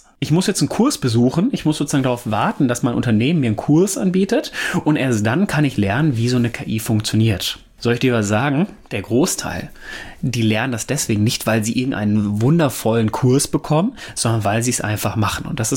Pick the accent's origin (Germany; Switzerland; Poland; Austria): Germany; North Rhine-Westphalia; Ich komme ja ursprünglich aus dem Pott